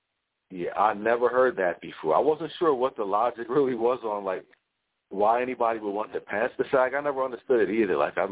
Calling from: New Jersey, United States; I'm calling from South Jersey.

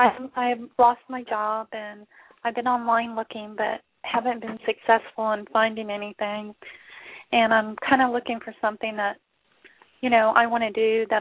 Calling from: Orlando, Florida, United States; I'm calling from Orlando.

